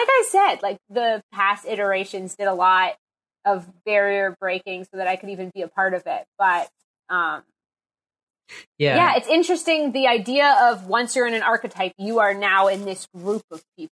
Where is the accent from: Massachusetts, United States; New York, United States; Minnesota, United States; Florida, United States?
Massachusetts, United States; Boston; Like, we are both from Boston. We literally are from like a couple towns over.